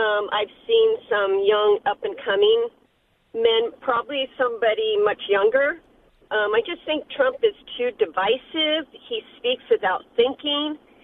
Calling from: Gilroy, California, United States; I'm calling from Gilroy, California.

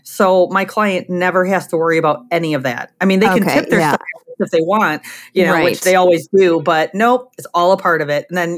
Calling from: Crown Point, Indiana, United States; I'm in my studio here in Crown Point, Indiana, which is a part of Chicagoland.

